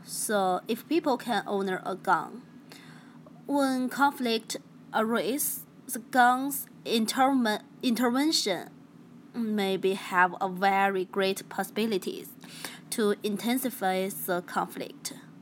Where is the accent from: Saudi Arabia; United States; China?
China; I come from China.